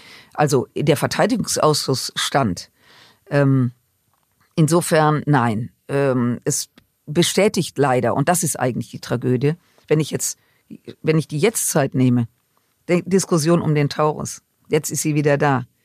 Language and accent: German; Rhineland, Germany; und jetzt komme ich aus dem Rheinland